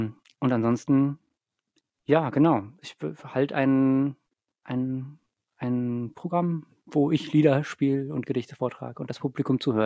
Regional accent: Berlin, Germany; born there; Ich bin in Berlin geboren, genau.

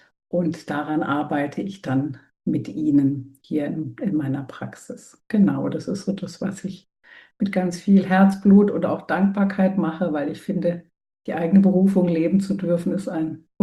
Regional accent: Frankfurt, Hesse, Germany; now in Ravensburg, Germany; Hier lebe ich seit 30 Jahren. Ursprünglich bin ich in Frankfurt aufgewachsen mit meiner Zwillingsschwester und meinem Bruder.

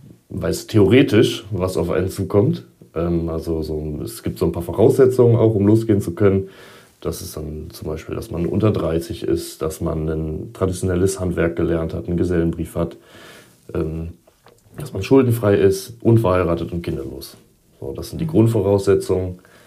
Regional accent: Gummersbach, North Rhine-Westphalia, Germany; Ich komme ursprünglich aus Gummersbach. Das ist ein Stückchen östlich von Köln im Bergischen Land.

